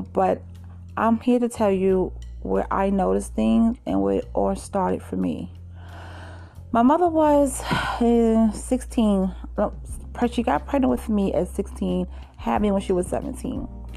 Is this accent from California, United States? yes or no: no; Brooklyn, New York, United States; I am going to be talking to you about growing up in Brooklyn, about my family life.